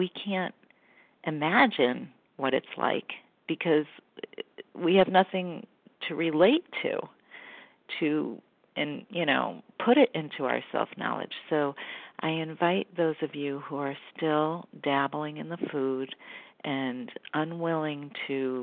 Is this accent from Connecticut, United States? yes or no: yes; Connecticut, United States; from Connecticut, and I'm a recovered compulsive overeater.